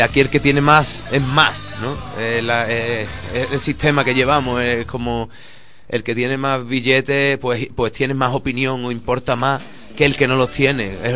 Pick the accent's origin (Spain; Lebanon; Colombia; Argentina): Spain; Seville, Andalusia; Que viví en Granada, ¿no? Yo soy sevillano, pero un año muy bonito de mi vida lo he vivido allí.